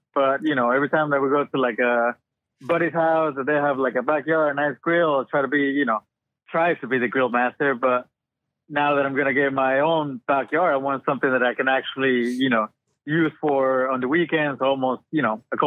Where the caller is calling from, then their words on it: Daytona Beach, Florida, United States; I'm calling from Daytona Beach, Florida, actually.